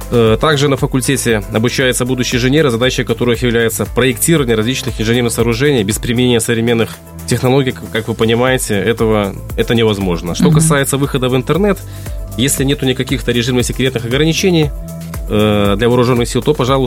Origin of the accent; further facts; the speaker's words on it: Gomel, Gomel Region, Belarus; предложили переехать в родной город Гомель